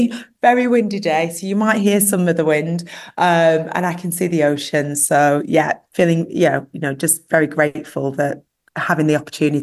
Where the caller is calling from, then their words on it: Tunis, Tunis Governorate, Tunisia; So right now I'm in Tunis, the capital of Tunisia